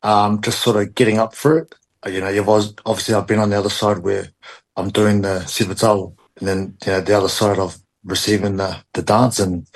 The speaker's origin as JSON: {"language": "English", "country": "New Zealand", "tie": "born or raised there", "said": "when you're a kid growing up in New Zealand"}